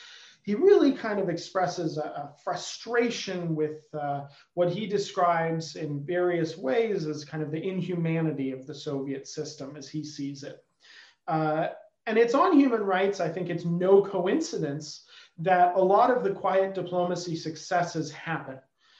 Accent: Canada; As a Canadian, I can't help but toot the Canadian horn.

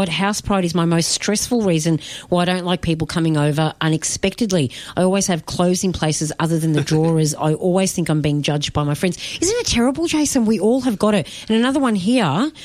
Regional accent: Footscray, Victoria, Australia; I remember growing up and it happened all the time. People would just pop over in the neighbourhood where we grew up in Footscray.

